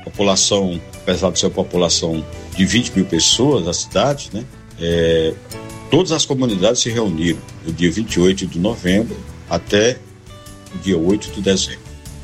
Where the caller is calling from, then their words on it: Serrita, Pernambuco, Brazil; sou da cidade de Serrita, interior de Pernambuco.